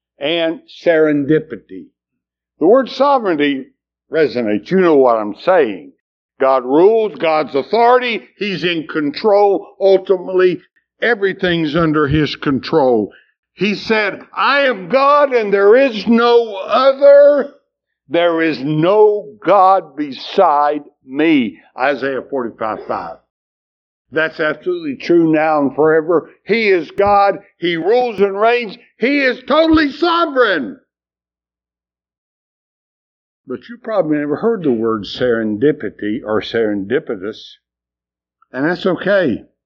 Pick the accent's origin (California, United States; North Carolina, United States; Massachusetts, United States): North Carolina, United States; Swannanoa; And my hometown, which is totally destroyed, Swannanoa, totally destroyed.